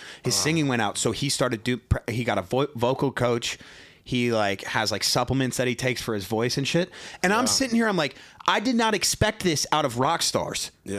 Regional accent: Ireland; And I'm like, yeah, I'm Irish. Let's go.

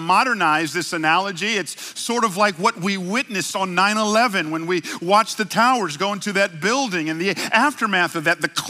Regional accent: College Park, Georgia, United States; I grew up in Atlanta. Oh, let me stop lying. I grew up in College Park.

